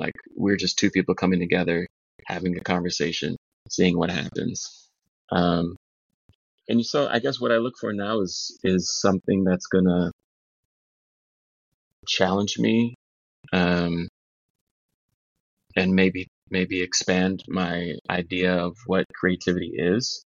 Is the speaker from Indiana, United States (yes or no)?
no; Minneapolis, Minnesota, United States; I'm from the Midwest, you know, as well. from a city that most Americans don't know where it is that I've met. You know, they if I say … then they're, oh, yeah, that's where … is from. But they don't know where Minneapolis actually is